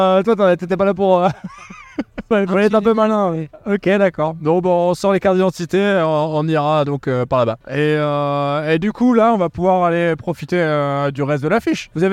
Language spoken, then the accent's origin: French; Lille, Hauts-de-France, France; Moi, je suis de Lille.